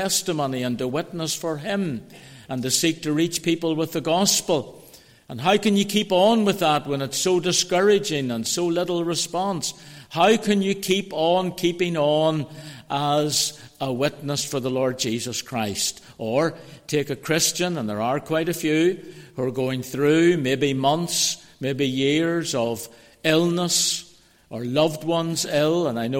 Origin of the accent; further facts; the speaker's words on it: Belfast, Northern Ireland, United Kingdom; I said, I come from East Belfast.